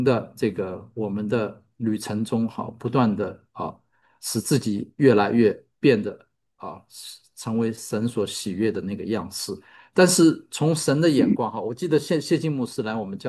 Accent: China; now in United States; 我们中国人我们中国人大家都知道叫五子登科

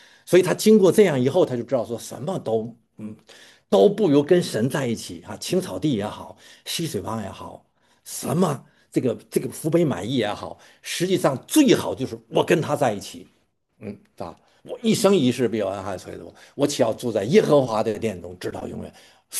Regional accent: China; 我们中国人问安是什么？最好的。吃了嘛

